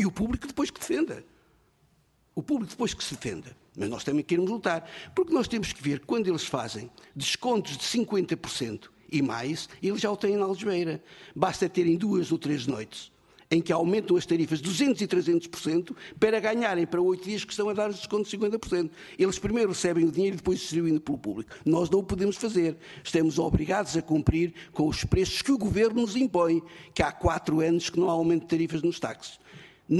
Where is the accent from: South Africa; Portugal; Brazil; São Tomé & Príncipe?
Portugal; Sou português.